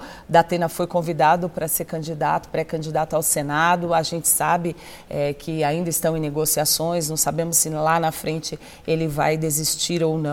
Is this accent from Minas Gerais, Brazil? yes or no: no; São Paulo, Brazil; eu sou da Baixada Santista, trabalhei pelo Vale do Ribeira também, pelas causas da minha região